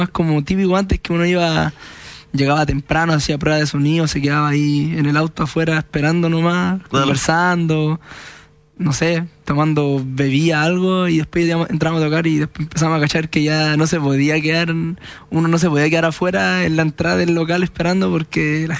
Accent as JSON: {"language": "Spanish", "town": "San Bernardo", "region": "Santiago Metropolitan", "country": "Chile", "said": "vivo ahora en una parte. O sea, ¿sabían que era de San Bernardo?"}